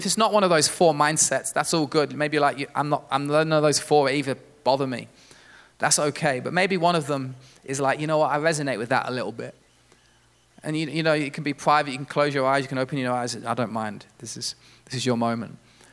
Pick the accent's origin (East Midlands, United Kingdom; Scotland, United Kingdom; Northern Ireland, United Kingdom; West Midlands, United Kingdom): East Midlands, United Kingdom; Leicester; when I was a little kid growing up in Leicester